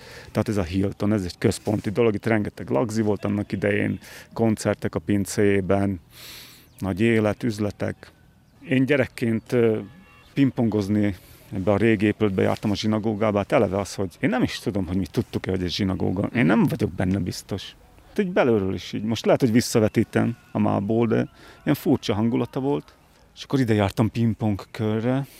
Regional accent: Moldava nad Bodvou, Košice Region, Slovakia; én Szepsinek az úgynevezett hegy nevű részén nőttem fel, ami azt jelenti, hogy volt kertünk is, volt tyúkunk is, volt nyulunk is, és itt volt, akinek még sertése is volt. Tehát ez ilyen kevert életmód volt akkoriban.

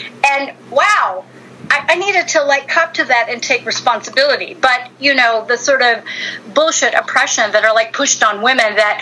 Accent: Philippines; now in Berkeley, United States; And so I immigrated from the Philippine Islands with my mother to Berkeley, California during the 60s.

